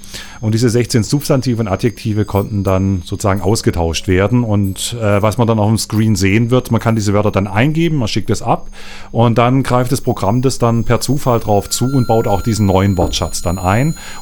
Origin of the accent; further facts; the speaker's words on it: Stuttgart, Baden-Württemberg, Germany; in Stuttgart, wo ich herkomme, wurde 1959 zum ersten Mal mit einem Computer literarisch gearbeitet.